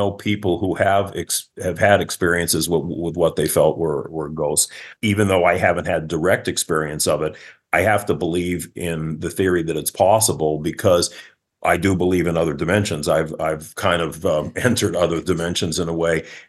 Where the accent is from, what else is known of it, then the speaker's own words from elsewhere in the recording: Boston, Massachusetts, United States; I mean, I'm from New England. This is Stephen King land up there, the home of Salem.